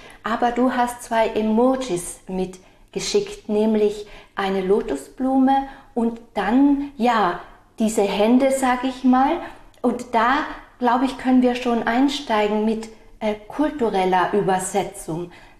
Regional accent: Austria; born there; Wir sind beide 1968 geboren und beide sind wir in den Bergen geboren. Ich in Österreich, in den Alpen.

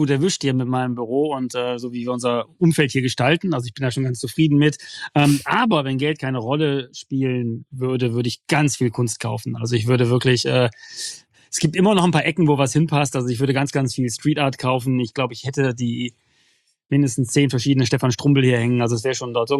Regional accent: Wuppertal, North Rhine-Westphalia, Germany; Also ich bin ja so der inoffizielle Oberbürgermeister von Wuppertal. Ne? Also ich bin ja gebürtiger Wuppertaler. Die schönste Stadt der Welt

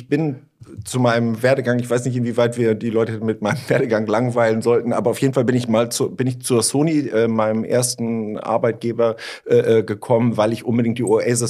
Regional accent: Schleswig-Holstein, Germany; den lokalen Spielmannszug der Freiwilligen Feuerwehr des Dorfes, in dem ich groß geworden bin in Schleswig-Holstein

